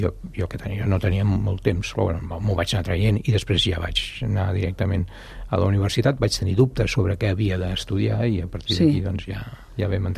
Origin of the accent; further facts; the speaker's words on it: Sant Just Desvern, Catalonia, Spain; born there; jo vaig néixer a casa a Sant Just.